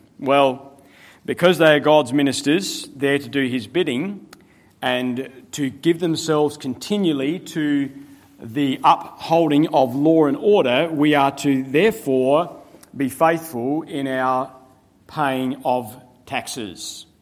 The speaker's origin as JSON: {"language": "English", "country": "Australia", "said": "I'm qualified to say this because I'm an Australian, okay?"}